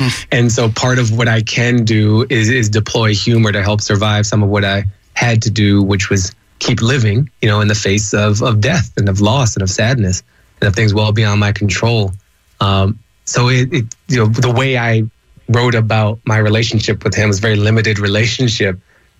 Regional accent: Washington, District of Columbia, United States; also born or lived in Maryland; So I grew up in Washington, D.C., 77 till 89. And then we moved to Maryland and then up to Boston for college. But Newton Street is my home.

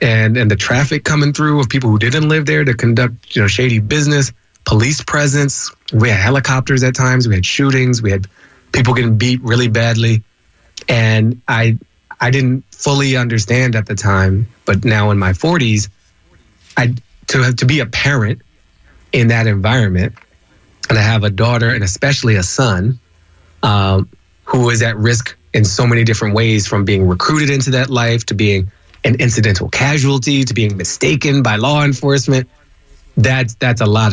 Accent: Washington, District of Columbia, United States; also born or lived in Maryland; So I grew up in Washington, D.C., 77 till 89. And then we moved to Maryland and then up to Boston for college. But Newton Street is my home.

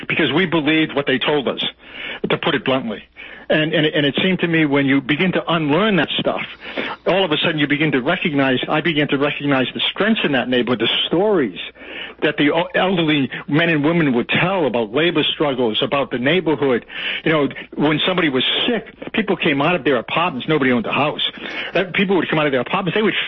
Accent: Providence, Rhode Island, United States; accent: Providence working class; And you know, everybody thinks I'm from New York.

